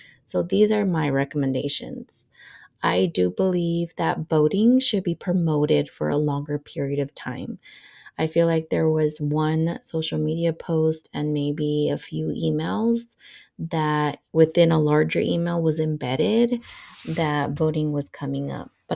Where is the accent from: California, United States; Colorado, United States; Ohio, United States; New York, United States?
California, United States; the Bay Area and I say we because I'm from the Bay Area, will be left without representation.